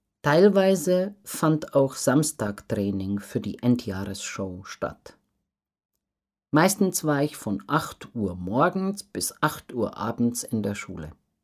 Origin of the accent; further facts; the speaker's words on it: Montreal, Quebec, Canada; wenn man den Leuten sagt, ich komme aus Montreal und man hat ein gutes Video von seiner Nummer, reicht das oft schon.